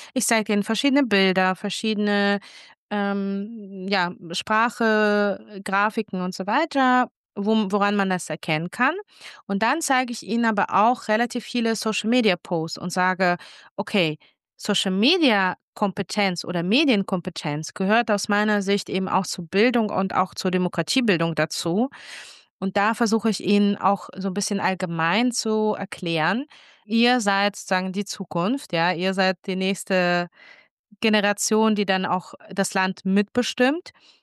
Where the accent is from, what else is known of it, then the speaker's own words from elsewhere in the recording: Germany; Ich bin in Deutschland aufgewachsen, zwar nicht geboren, aber aufgewachsen und hab das wirklich, sehe das auch an, auch als Heimat